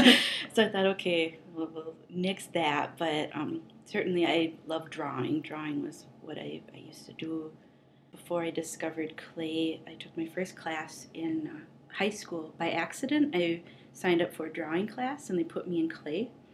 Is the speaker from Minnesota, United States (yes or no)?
yes; Twin Cities, Minnesota, United States; also born or lived in Carleton College; I grew up in the Twin Cities area, went to Carleton College.